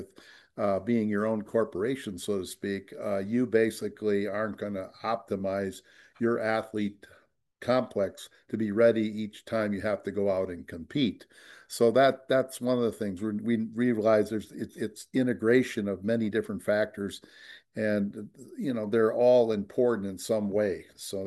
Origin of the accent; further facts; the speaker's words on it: Green Bay, Wisconsin, United States; And when I grew up in Green Bay, everybody was Jerry Kramer and Ron Kramer is Kramer.